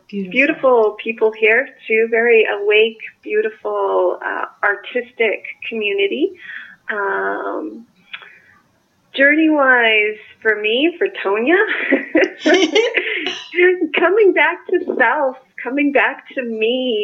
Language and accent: English; Keremeos, British Columbia, Canada; now in Vernon, Canada; When I was a child, I grew up in the Carameas area, and now I'm close by. I'm in Vernon